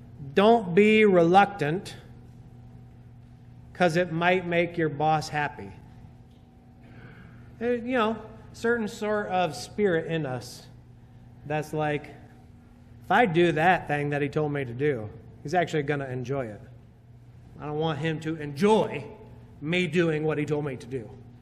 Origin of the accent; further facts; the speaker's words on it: United States; not just because I'm an American, independence.